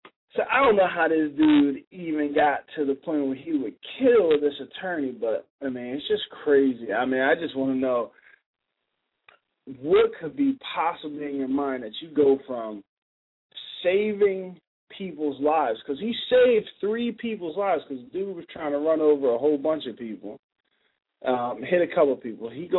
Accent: New Jersey, United States; Now, if y'all don't know about New Jersey, I'm from New Jersey. New Jersey is it's two different, it's like four different states in one. You got North and South Jersey.

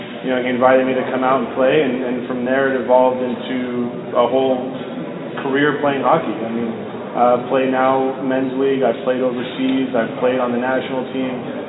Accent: Dallas, Texas, United States; I grew up in Dallas. I was born and raised in Dallas

